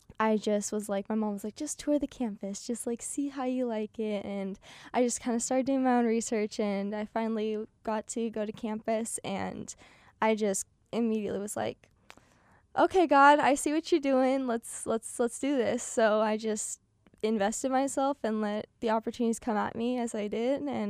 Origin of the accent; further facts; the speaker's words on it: Idaho, United States; So I'm from North Idaho, so I'm a ways away.